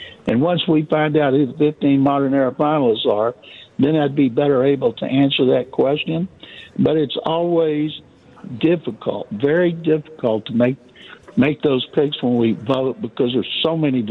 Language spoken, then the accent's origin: English; Waco, Texas, United States; now in Houston, United States; And when I grew up in Waco, I never missed a Cowboy game, not one, until I came to Houston in 76.